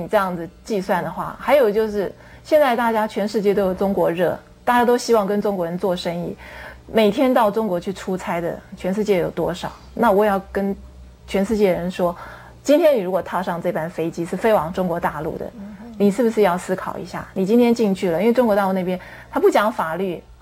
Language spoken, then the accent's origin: Chinese; Taiwan; 他们认为我因为我是台湾人，从小的两地的思想教育不一样